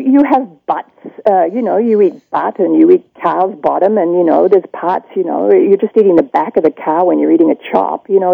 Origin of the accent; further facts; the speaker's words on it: Australia; moved away; When I was back home, I'm from Australia originally, I was in the butcher's store with my mother